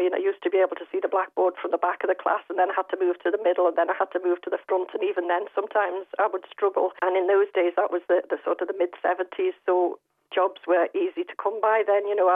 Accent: Liverpool, North West England, United Kingdom; moved away as an adult; now in North Lanarkshire, United Kingdom; I live in North Lanarkshire. I am originally from Liverpool, as you may know from the accent, but I married a Scotsman and moved up here in 1982.

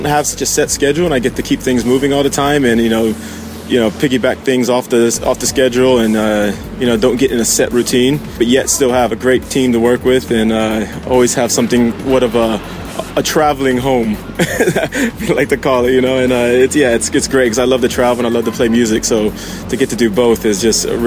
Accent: Galveston, Texas, United States; 3 hours from my hometown, Galveston.

